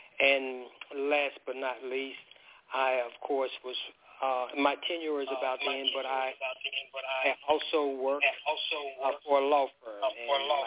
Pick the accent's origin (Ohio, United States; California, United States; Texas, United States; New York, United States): Texas, United States; Yes, Angela … I'm originally from Texas.